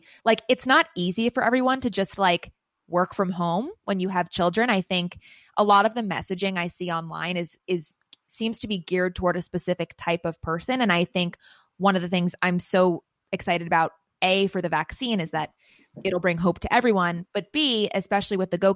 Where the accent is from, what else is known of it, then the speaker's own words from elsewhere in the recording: Philadelphia, Pennsylvania, United States; I grew up in the Philly public school system